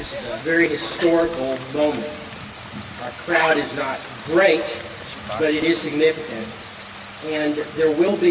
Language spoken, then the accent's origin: English; Fredericksburg, Texas, United States; I'm from Fredericksburg, Texas.